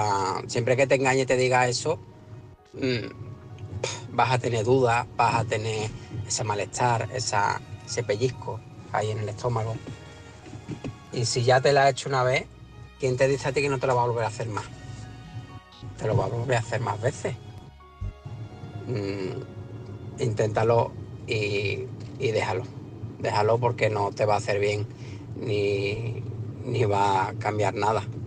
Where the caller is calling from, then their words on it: Cádiz, Andalusia, Spain; de Cádiz. ¿Qué tal?